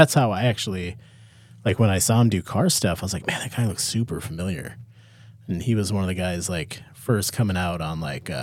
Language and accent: English; Alaska, United States; And I was like, well, I'm from Alaska. I'm never going to see these guys again, probably.